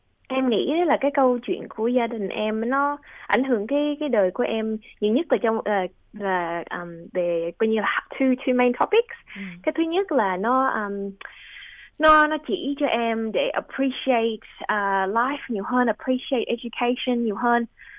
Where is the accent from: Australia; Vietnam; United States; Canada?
Australia; em nghĩ rằng là một người thế hệ thứ hai sinh ra lớn lên tại Úc